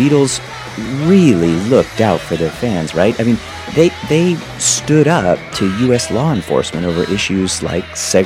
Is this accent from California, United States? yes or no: yes; San Francisco, California, United States; I was born in San Francisco, and my family lived there in the Daly City community just above Thornton Beach. I say this because we lived fairly close there in South San Francisco to the Cow Palace and to Candlestick Park.